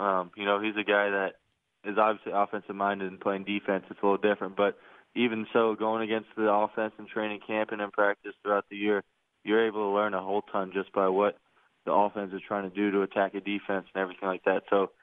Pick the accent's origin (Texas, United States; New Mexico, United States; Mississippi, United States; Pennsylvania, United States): Pennsylvania, United States; Wyomissing; You know, obviously I grew up in Wyomissing, Pennsylvania, born and raised, you know, so it was cool. It was a small town.